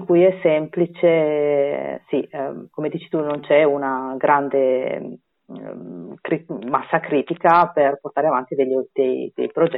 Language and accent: Italian; Sardinia, Italy; però sono sempre molto vicina col cuore alla Sardegna e quindi vado e vengo anche dalla Sardegna